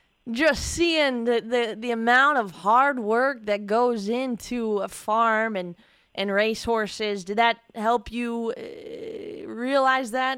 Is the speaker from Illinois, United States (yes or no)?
yes; Mattoon, Illinois, United States; born there; And I grew up actually, I was born in Mattoon. Long story, moved around all over the place.